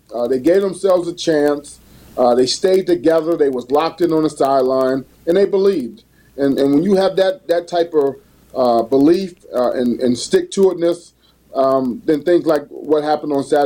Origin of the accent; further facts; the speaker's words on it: Jersey City, New Jersey, United States; I'm from Jersey City, New Jersey, and grew up a Yankees fan